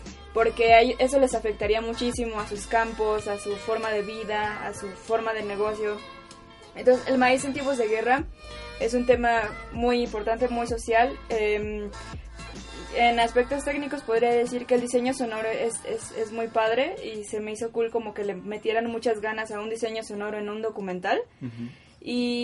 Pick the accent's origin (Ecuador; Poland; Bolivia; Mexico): Mexico